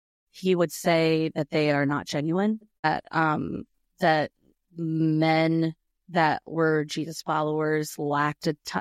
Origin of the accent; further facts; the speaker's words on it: Austin, Texas, United States; born there; I was born in Austin, Texas, and my parents are both from Chicago.